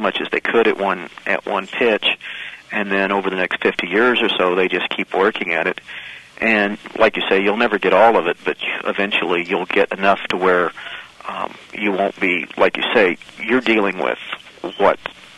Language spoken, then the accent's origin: English; Alaska, United States; I'm from Alaska, and there's a certain movement up there to get rid of a lot of the national park and Forest Service grounds up there.